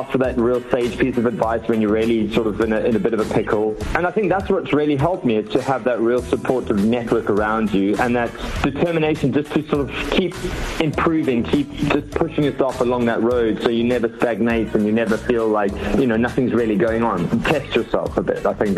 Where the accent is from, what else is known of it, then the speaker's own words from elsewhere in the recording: South Africa; I think we still wanted to ride on that wave of being South African.